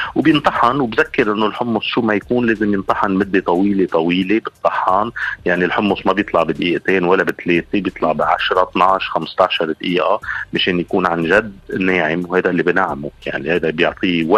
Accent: Lebanon; لفكرة نذكر فيها إشياء من طفولتنا بلبنان

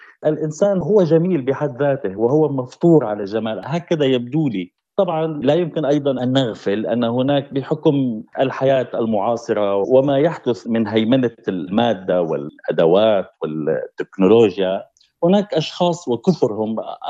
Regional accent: Damascus, Damascus Governorate, Syria; ولدت في دمشق وعشت كل حياتي فيها.

